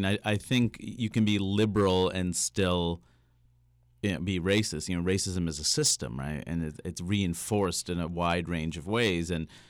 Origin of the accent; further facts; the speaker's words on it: Jackson Heights, New York, United States; I grew up in Jackson Heights, New York, which might be the most diverse place of the most diverse place.